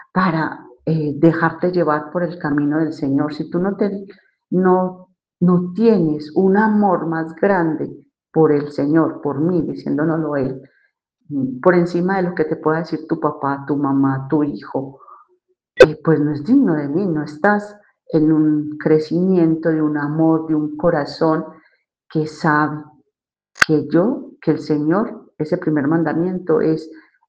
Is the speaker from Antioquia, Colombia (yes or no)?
yes; Antioquia, Colombia; Había regresado a mi pueblo porque yo estudié en Medellín y en mi pueblo queda 1 hora de Medellín.